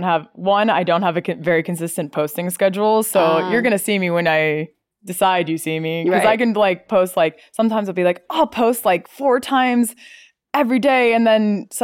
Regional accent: Washington, United States; born there; the rest of my family all was born in Southern California and I was born in Washington.

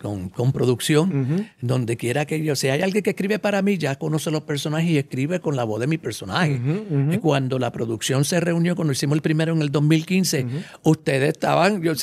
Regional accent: Puerto Rico; nosotros como puertorriqueños, como latinos

